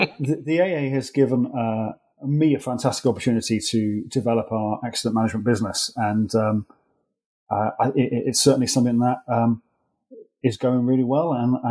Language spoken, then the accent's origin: English; Wales, United Kingdom; now in Bristol, United Kingdom; Okay, so I live in Bristol in the UK, and despite my accent, I'm Welsh.